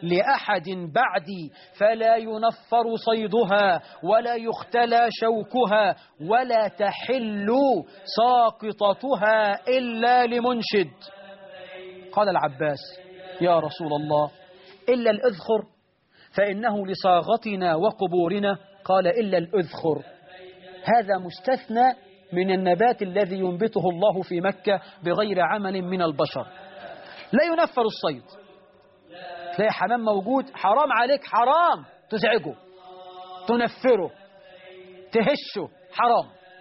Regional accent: Egypt

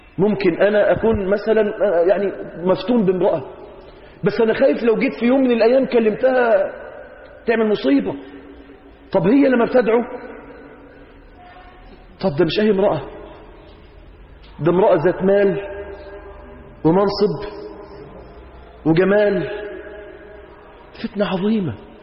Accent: Mansoura, Dakahlia, Egypt; أنا من المنصورة وسطكم

